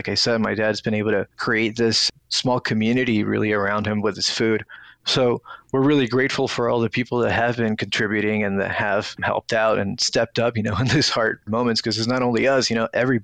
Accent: Peru; now in United States; We're immigrants from Peru. We came here back in 2001.

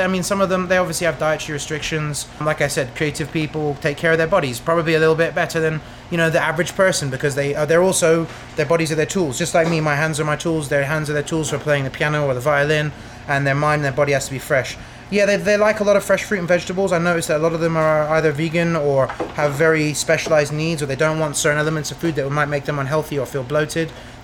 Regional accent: England, United Kingdom; Being English, that's what we're famous for, is a good fried breakfast.

